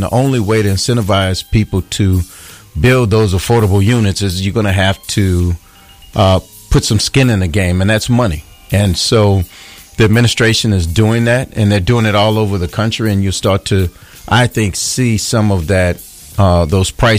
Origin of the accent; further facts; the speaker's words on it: New Orleans, Louisiana, United States; I'm from New Orleans. Cash Money and No Limits.